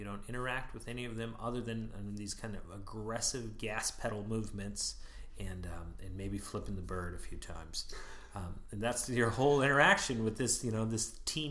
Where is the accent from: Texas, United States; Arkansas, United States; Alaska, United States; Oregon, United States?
Alaska, United States; I grew up in Alaska.